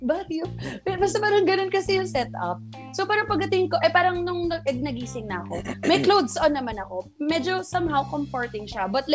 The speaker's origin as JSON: {"language": "Tagalog", "town": "Manila", "region": "Metro Manila", "country": "Philippines", "said": "because Manilenya ako, pero fluent ako mag-Bisaya."}